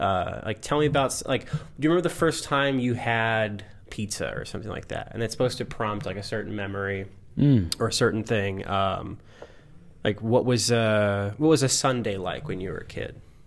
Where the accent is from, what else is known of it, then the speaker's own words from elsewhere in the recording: Merrifield, New York, United States; I am going to my hometown of Merrifield, New York.